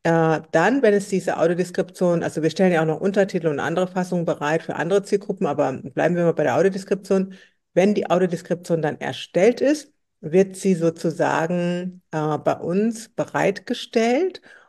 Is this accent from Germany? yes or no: no; Eritrea; Die war auch aus Eritrea, so wie ich, bin auch aus Eritrea.